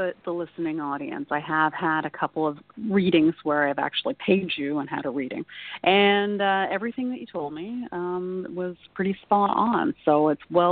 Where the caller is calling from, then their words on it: Detroit, Michigan, United States; Hello, Stephen. … I'm calling from South Detroit.